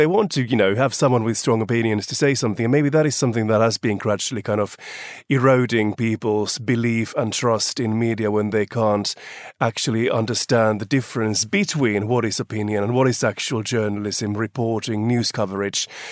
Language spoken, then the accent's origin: English; Finland; what's happening in my home country of Finland